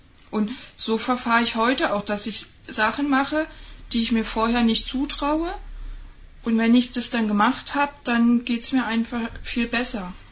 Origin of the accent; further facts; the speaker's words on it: Berlin, Germany; Ich komme ursprünglich aus Berlin